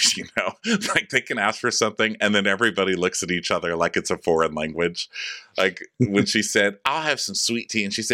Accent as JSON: {"language": "English", "region": "the South", "country": "United States", "said": "But I'm from the South. So to me, it's not, you know, it's not crazy to ask for grits for me"}